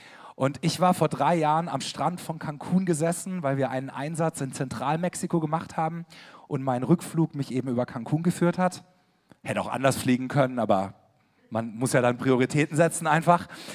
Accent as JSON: {"language": "German", "town": "Karlsruhe", "region": "Baden-Württemberg", "country": "Germany", "said": "ich komme aus Karlsruhe"}